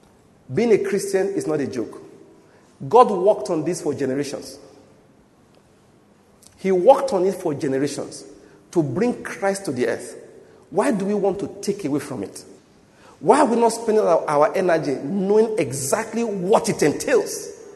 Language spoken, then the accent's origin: English; Nigeria; When I was born in Nigeria, then when I was young, when I was in secondary school, people used to say I look like a Ghanaian. I know what that means. It means I'm very fair.